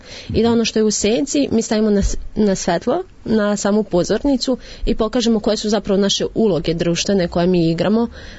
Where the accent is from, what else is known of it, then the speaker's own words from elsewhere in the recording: Novi Sad, Vojvodina, Serbia; Ja lično sam došla iz Novog Sada da bi volontirala ovde i ovde sam već 3 godine u organizaciji.